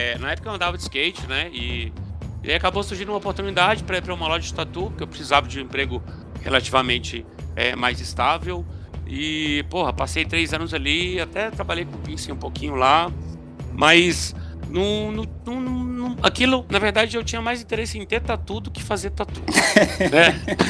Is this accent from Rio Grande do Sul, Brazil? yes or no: no; Contagem, Minas Gerais, Brazil; Aqui em Contagem mesmo, aonde eu nasci, cresci, acabei aprendendo aqui a tatuar também.